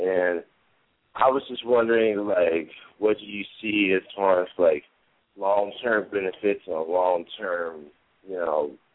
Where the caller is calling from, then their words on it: New Mexico, United States; I'm calling from New Mexico.